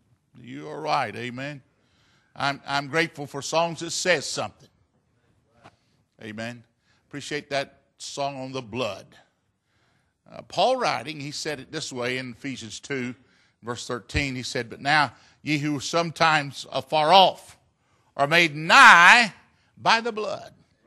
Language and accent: English; Florida, United States; I was born at home because I want to be close to my mama. And I was raised up in Central Florida.